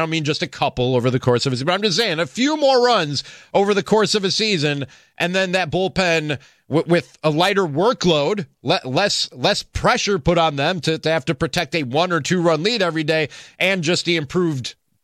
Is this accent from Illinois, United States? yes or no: yes; Chicago, Illinois, United States; I'm a Chicagoan through and through. Bears fan, Cubs fan, Bulls fan, just like you guys.